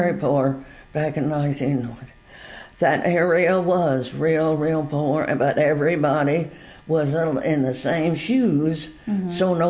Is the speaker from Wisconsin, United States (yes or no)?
no; Missouri, United States; I was born in Oregon County in 1926 in a log cabin.